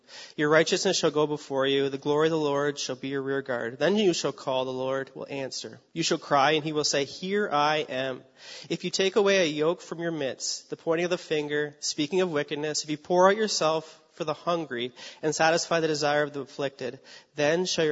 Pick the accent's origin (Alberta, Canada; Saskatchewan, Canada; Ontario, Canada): Ontario, Canada; Cambridge; We're from Cambridge, and just driving through Cambridge last night, it's like, man, there is so many hurting people who need help here